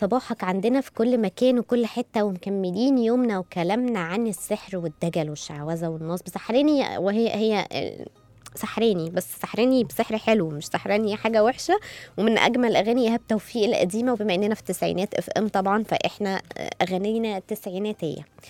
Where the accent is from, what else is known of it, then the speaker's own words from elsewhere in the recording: Faiyum Governorate, Egypt; حصلت حقيقي في مصر عندنا في الفيوم